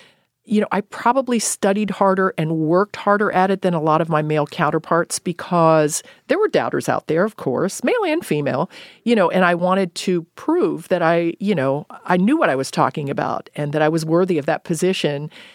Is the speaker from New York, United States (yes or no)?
no; Cincinnati, Ohio, United States; I think they liked the fact that I was from Cincinnati, you know, born and raised.